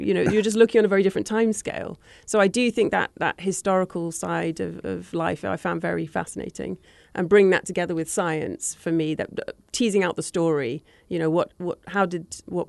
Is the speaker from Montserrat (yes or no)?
no; Greenwich, London, United Kingdom; Absolutely. Yes, growing up in Greenwich, big maritime history there as well.